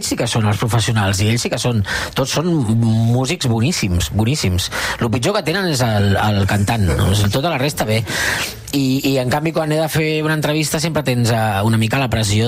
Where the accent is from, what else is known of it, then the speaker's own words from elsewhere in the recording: Cornellà, Catalonia, Spain; som un grup d'amics del Baix Llobregat, sobretot de Sant Boi, més jo, que sóc de Cornellà